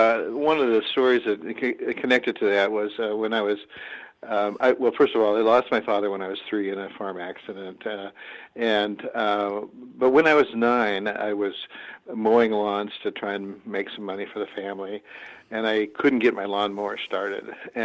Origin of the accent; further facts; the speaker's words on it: Nebraska, United States; Well, I grew up in Nebraska. I was born in 1943. I'm 74 now. And I grew up in a very small town. It was very much a Northern European population.